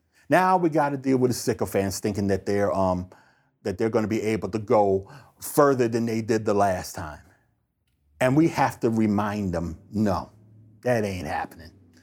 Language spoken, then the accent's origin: English; Somerset, New Jersey, United States; born or raised there